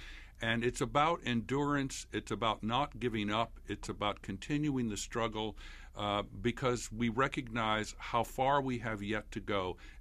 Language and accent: English; St. Louis, Missouri, United States; I grew up in St. Louis, Missouri, which at the time was a very segregated city, and that was quite a long time ago.